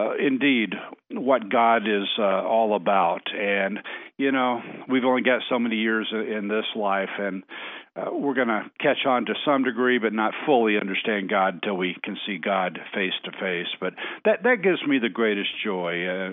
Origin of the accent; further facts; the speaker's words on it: Alabama, United States; now in Montana, United States; But, you know, I grew up in Alabama, and there's that thing called Southern hospitality in Alabama.